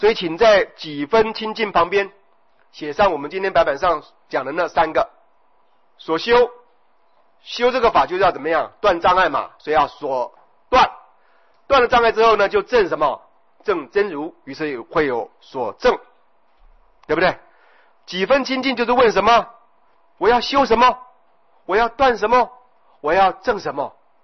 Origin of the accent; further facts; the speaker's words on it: China; first language Chinese; 我们又是原生在中国，中文是我们的母语啊